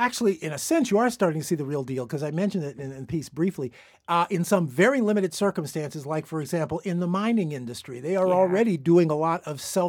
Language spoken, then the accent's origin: English; Chicago, Illinois, United States; I'm from Chicago, and Chicago drivers are much worse.